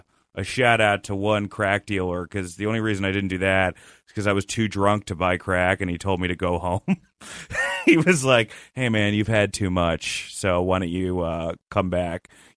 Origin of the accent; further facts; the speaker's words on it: Rutherford, New Jersey, United States; also born or lived in Westchester, New York; I was in New Jersey, Rutherford, New Jersey, and then I went to Westchester, New York.